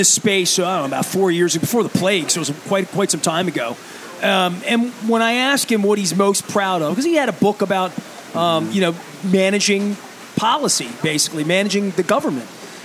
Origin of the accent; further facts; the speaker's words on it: Dundalk, Maryland, United States; And I grew up in Dundalk. Drove across the Back River Bridge. All I ever saw were catfish coming out of that water.